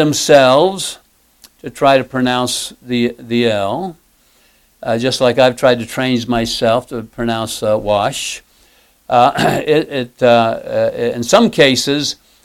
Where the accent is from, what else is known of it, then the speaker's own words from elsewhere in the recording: Midwest, United States; Actually, I'm from the Midwest, so...